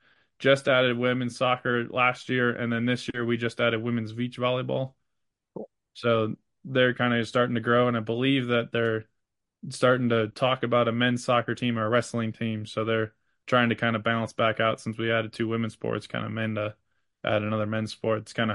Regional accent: Indiana, United States; moved away as an adult; also born or lived in Ohio; So I grew up in Indiana about an hour and a half from South Bend.

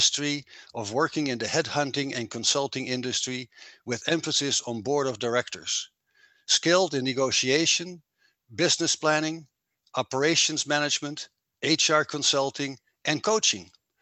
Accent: Netherlands; now in Arizona, United States; I'm your host. I'm originally from the Netherlands, currently living in the state of Arizona in the United States.

